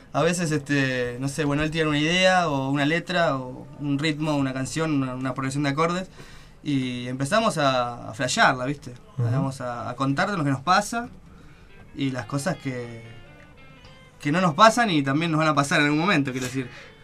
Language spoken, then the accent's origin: Spanish; Argentina; Somos argentinos, ¿qué va a ser?